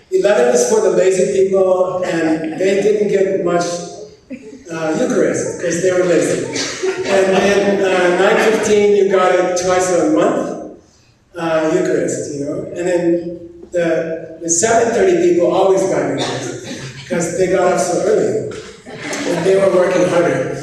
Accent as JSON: {"language": "English", "town": "Phoenix", "region": "Arizona", "country": "United States", "tie": "born or raised there", "said": "I grew up in Phoenix and went to All Saints Episcopal Church."}